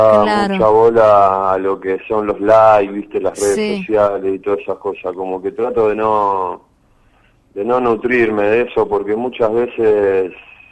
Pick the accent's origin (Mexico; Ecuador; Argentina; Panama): Argentina; como argentino y como hincha de Newell y como artista callejero